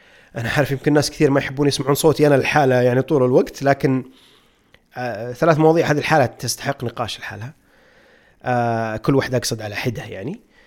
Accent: Saudi Arabia; خلها بالنسبه لنا احنا كسعوديين متاقلمين مع الموضوع وتعودنا

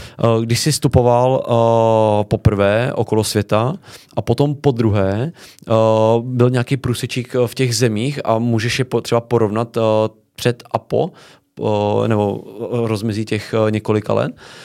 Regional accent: South Bohemian Region, Czechia; já pocházím tam od Jindřichova Hradce

